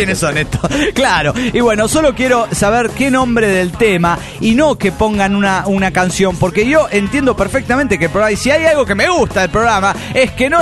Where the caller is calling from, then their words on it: New Jersey, United States; de New Jersey.